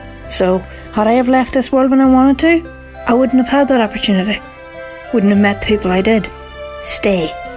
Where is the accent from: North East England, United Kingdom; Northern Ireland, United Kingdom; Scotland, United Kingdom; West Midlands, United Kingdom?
Northern Ireland, United Kingdom; I come from Northern Ireland.